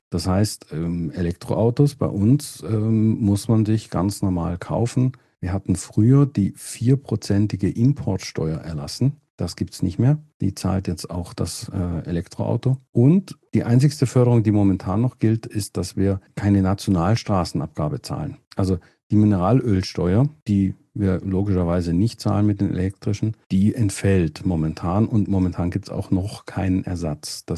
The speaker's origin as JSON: {"language": "German", "country": "Germany", "lives_now": "Switzerland", "said": "ich komme ja ursprünglich aus Deutschland, also auf der anderen Seite der Grenze ganz nah."}